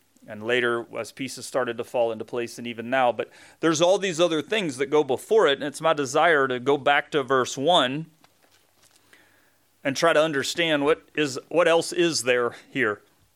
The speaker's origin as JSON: {"language": "English", "region": "Southern United States", "country": "United States", "tie": "born or raised there", "said": "I grew up in the Bible Belt"}